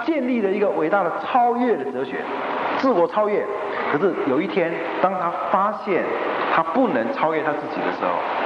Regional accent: China; 尤其我们中国人，我想我们非常崇拜孔子

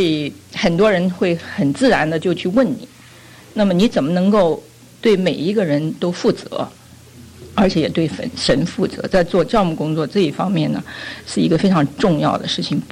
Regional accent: China; 因为我们中国人从我原来是教书的，有一种家国的抱负

